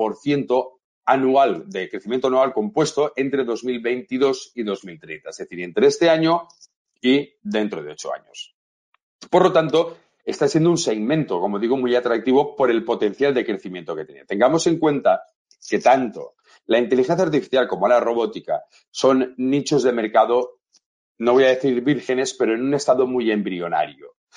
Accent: Spain; los inversores que somos de España

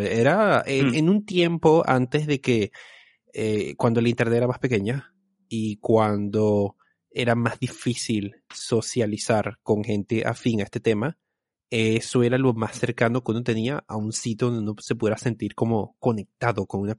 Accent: Venezuela; mis recuerdos de cuando era niño eran cuando estaban en Venezuela y ahí las cosas iban unos años atrás del resto del mundo.

